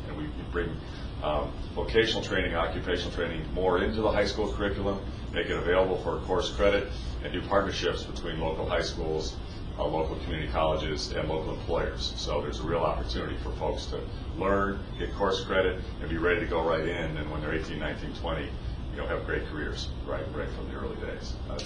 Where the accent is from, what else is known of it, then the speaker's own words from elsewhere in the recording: Illinois, United States; I grew up in Lake County, up near Wisconsin. My grandparents were dairy farmers in Whitewater, Wisconsin.